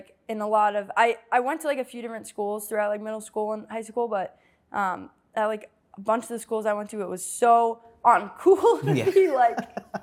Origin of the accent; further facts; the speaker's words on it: Connecticut, United States; I think that particularly with like growing up in Connecticut and going to private school, really small, rigorous, like academic college